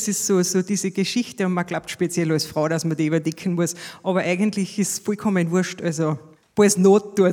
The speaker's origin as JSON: {"language": "German", "town": "Sölktal", "region": "Styria", "country": "Austria", "said": "wir sind von der nördlichen Weststeiermark, also wirklich Nordweststeiermark. Wir sind aus dem Ennstal und kommen ganz genau aus dem Sölktal."}